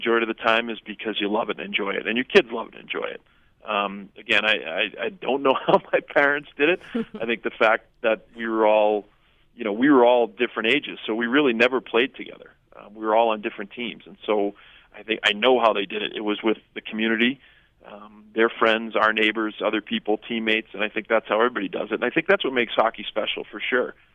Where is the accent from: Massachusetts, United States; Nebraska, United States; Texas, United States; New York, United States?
Massachusetts, United States; Boston; I know, again, when we were growing up in Boston, it's different because you didn't travel more than 20 minutes to play a game.